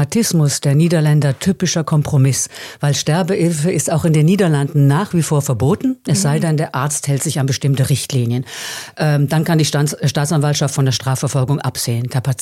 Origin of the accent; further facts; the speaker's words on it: Southern Germany, Germany; now in Netherlands; Ich komme aus Süddeutschland, vom Bodensee, also am anderen Ende vom Rhein, sag ich immer.